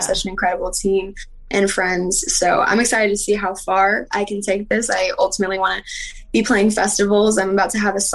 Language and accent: English; Las Vegas, Nevada, United States; And I'm also born and raised in Las Vegas from there, so you know, I was sneaking into EDC when I was like 16 years old.